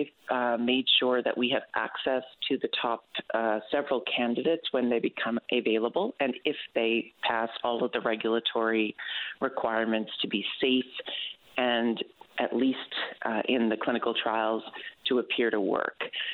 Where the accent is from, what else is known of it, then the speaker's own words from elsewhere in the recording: Old Perlican, Newfoundland and Labrador, Canada; but I'm from Old Pearlican. I have no expectation that I'm going to be getting back to Newfoundland for Christmas.